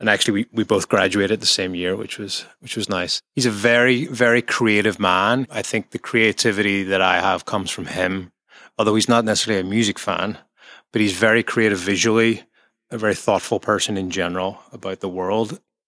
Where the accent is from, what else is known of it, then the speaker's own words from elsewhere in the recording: Derry, Northern Ireland, United Kingdom; So I was born in 1976 in Derry, in Northern Ireland. And I grew up as a child through the 80s, with certainly the Troubles as a backdrop.